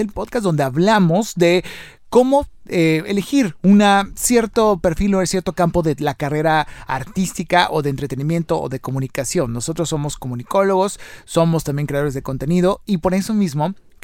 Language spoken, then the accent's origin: Spanish; Mexico; estamos bien, somos mexicanos y no estamos haciendo daño a nadie